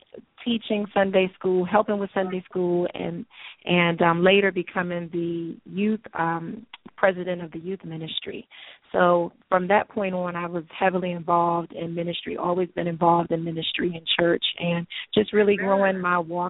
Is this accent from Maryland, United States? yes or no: yes; Maryland, United States; also born or lived in Washington, D.C.; I grew up in Southeast until I was 9 years old, and then we moved to PG County. So I moved to PG and went to elementary, junior high, all the way through high school. I was in the Forestville, District Heights area growing up.